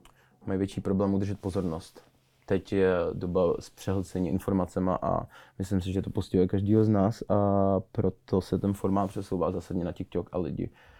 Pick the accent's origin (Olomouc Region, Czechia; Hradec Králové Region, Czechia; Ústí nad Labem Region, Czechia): Ústí nad Labem Region, Czechia; Ústí nad Labem; pak jsme vlastně zjistili, že jsme oba z Ústí